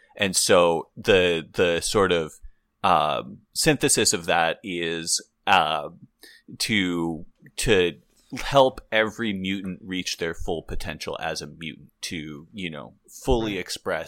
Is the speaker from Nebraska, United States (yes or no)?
no; Santa Barbara, California, United States; And we're both from Santa Barbara, California, so we've seen a lot of that.